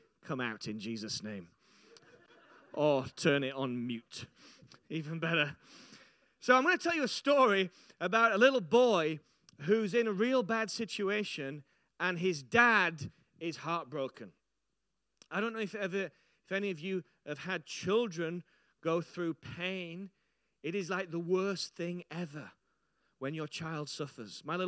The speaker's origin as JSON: {"language": "English", "town": "Barnsley", "region": "Yorkshire and the Humber", "country": "United Kingdom", "lives_now": "Staffordshire, United Kingdom", "said": "And I'm originally a Yorkshireman. I'm from Yorkshire, from Barnsley, South Yorkshire. Hey, James. And I'm from that little town. And then I moved to Staffordshire about 3 years ago."}